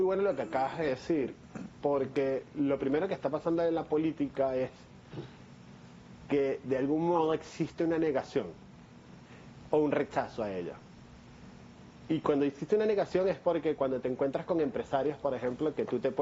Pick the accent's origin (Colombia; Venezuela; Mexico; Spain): Venezuela; born there; nací en Venezuela, claro. Nací en Venezuela hace 41 años. Con mucho orgullo yo digo que soy de las tres nacionalidades, porque siento tanto amor como por Venezuela, que es mi patria